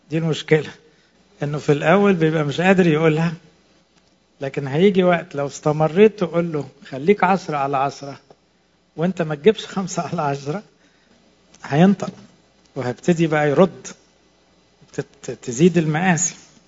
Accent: Egypt; احنا عندنا في مصر

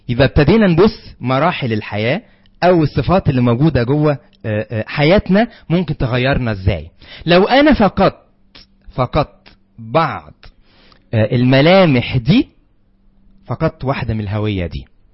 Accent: Egypt; مصري، احنا مصريين، ده طبيعي

